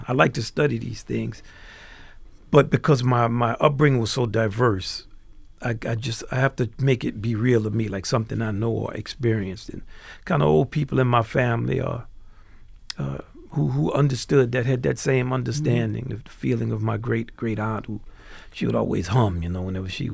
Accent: New Orleans, Louisiana, United States; I grew up in New Orleans, so I was familiar with the forms in practice.

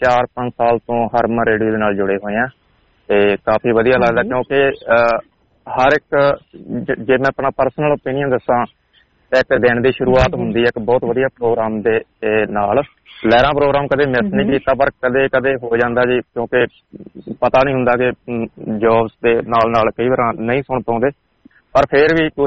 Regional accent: Sri Muktsar Sahib, Punjab, India; now in Melbourne, Australia; India ਤੋਂ ਜੀ ਅਸੀਂ ਪੰਜਾਬ ਤੋਂ ਸ਼੍ਰੀ ਮੁਕਤਸਰ ਸਾਹਿਬ ਡਿਸਟ੍ਰਿਕਟ ਤੋਂ ਬਿਲੋਂਗ ਕਰਦੇ ਹਾਂ ਜੀ, ਖਾਸ ਹੀ ਛੋਟਾ ਜਿਹਾ ਪਿੰਡ ਆ ਜੀ ਨਾਲ ਤੇ, ਪਰ ਅਸੀਂ ਕਾਫੀ ਸਮਾਂ ਪਹਿਲਾਂ ਅਸੀਂ ਮੁਕਤਸਰ ਸ਼ਹਿਰ ਦੇ ਵਿੱਚ ਸ਼ਿਫਟ ਹੋ ਗਏ ਸੀ ਤੇ ਉਸ ਤੋਂ ਬਾਅਦ ਨਾਲ ਦੀ ਨਾਲ ਹੀ ਅਸੀਂ ਇੱਧਰ ਆਸਟ੍ਰੇਲੀਆ ਮੈਲਬਰਨ ਆ ਗਏ।

